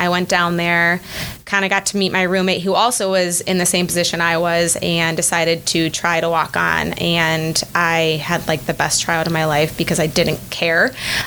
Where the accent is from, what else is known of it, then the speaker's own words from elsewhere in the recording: Libertyville, Illinois, United States; I'm from Chicago, suburbs of Chicago, Libertyville, Illinois. I went to Libertyville High School. I lived there until I went off to college